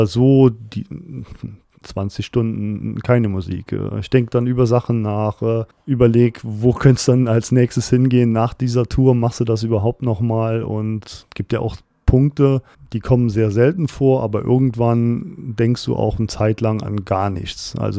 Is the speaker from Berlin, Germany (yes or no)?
no; Trier, Rhineland-Palatinate, Germany; mein Heimatort, also Trier.